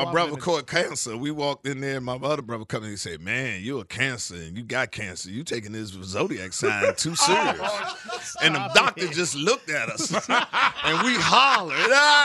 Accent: Washington, District of Columbia, United States; I shot it in my hometown, Washington, D.C.

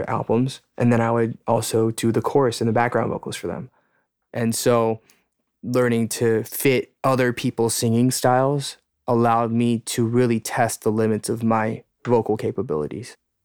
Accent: United States; This is the way that most of us have to deal with living and growing up in the States as first-generation immigrant children.

